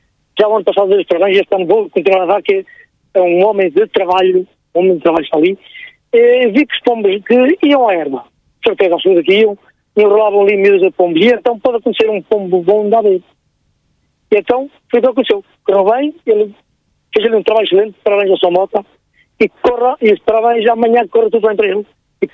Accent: Aveiro, Portugal; como sou de Aveiro, gostava que talvez tivesse um pombinho ou dois bem classificado no Nacional.

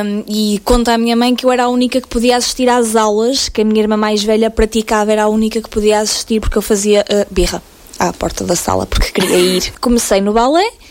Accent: Santa Maria da Feira, Aveiro, Portugal; Sou natural de Santa Maria da Feira, nascida e criada.

